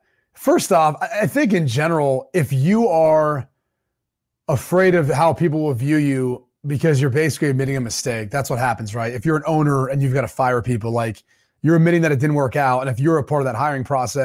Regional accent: High Point, North Carolina, United States; Hey, how you doing, man? Nice to meet you. I'm from High Point too.

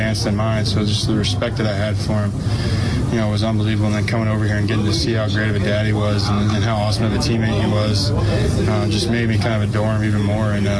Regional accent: Florida, United States; You know, we come from a similar area. We're both from Florida.

